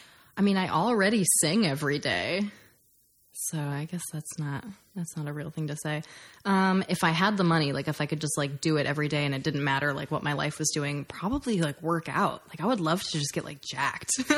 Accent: Hampton, New Hampshire, United States; Cause I grew up in Hampton. Like I went to Winnicott

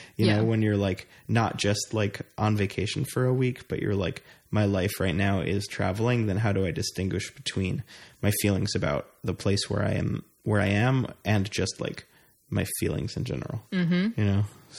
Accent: New York, United States; also born or lived in Austin; Listen, I'm from New York. Like I did not have country music in my life at all.

